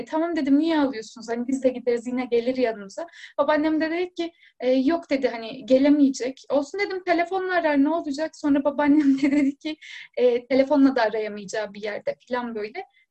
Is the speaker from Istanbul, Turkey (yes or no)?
yes; Istanbul, Turkey; Yani ben 1993'te İstanbul'da doğdum. Bir mahallede yaşıyorduk. Böyle daha ortalama yoksul olan insanların yaşadıkları bir mahalleydi. İki artı bir evde oturuyorduk. Büyük bir aileydik.